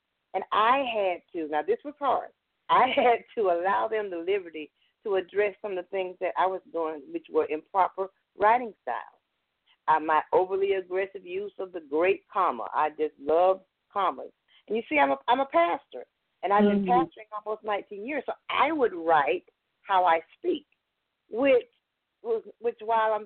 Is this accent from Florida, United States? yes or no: yes; Florida, United States; now in Lawrenceville, United States; Well, I'm originally from Florida. I relocated to metropolitan Atlanta a little over 20 years ago.